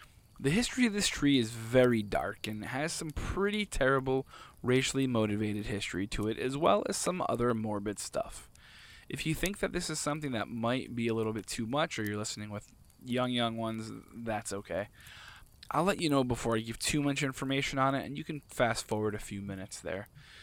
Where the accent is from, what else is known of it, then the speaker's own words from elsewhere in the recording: New Jersey, United States; This week, we are heading into the Garden State and exploring the homeland, New Jersey. This is the place that I grew up in.